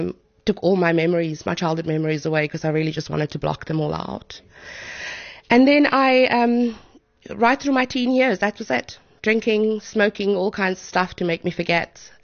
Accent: Cape Town, Western Cape, South Africa; we moved to Cape Town. So I am from Cape Town, but not, I'm from a really small community outside of Cape Town.

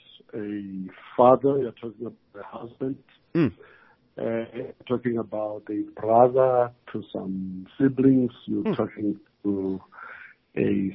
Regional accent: Alexandra, Gauteng, South Africa; I was born in Alexandra. Mm-hmm. And I grew up in Alexandra, got educated in Alexandra.

